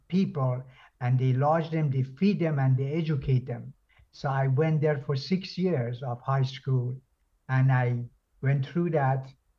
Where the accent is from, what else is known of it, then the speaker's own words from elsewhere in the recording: Borujerd, Lorestan, Iran; also born or lived in Tehran; I finished my elementary schools in my hometown, which is a small town in central western part of Iran called Brujer.